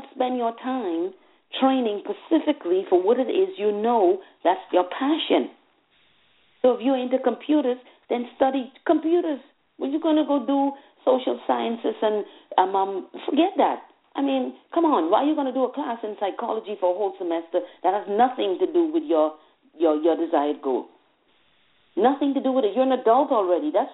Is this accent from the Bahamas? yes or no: yes; Bahamas; now in United States; I come from the Bahamas. So in the Bahamas, we were not on a money thing. We were on a class thing.